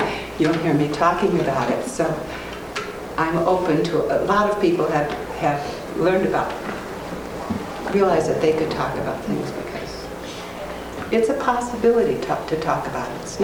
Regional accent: Tacoma, Washington, United States; I'm from Tacoma, Washington.

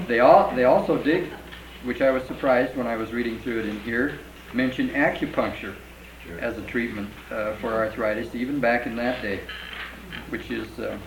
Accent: Spokane, Washington, United States; I'm a physician from Spokane, Washington

